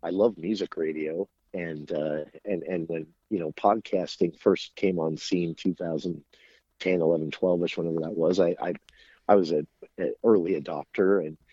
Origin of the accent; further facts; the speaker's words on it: Logan, Utah, United States; I was actually born right here in Cache Valley. I was born in Logan, Utah. I grew up here other than some time away for college and lived in another state for a bit, ended up back here.